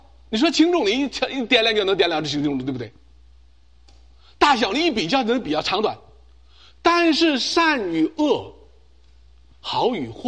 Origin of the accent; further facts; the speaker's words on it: China; 我们中国人常常讲到古代文献呢，我们讲到我们中国文明里边